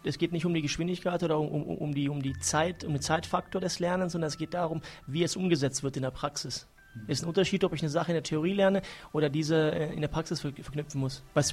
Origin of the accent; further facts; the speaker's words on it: Serbia; now in Germany; Ich, Serbe.